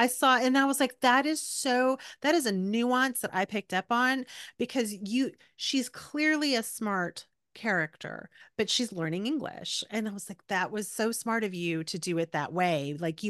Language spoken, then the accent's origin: English; Texas, United States; especially like growing up in South Texas, but in Texas in general, you know, you do have a lot of people who speak Spanish first.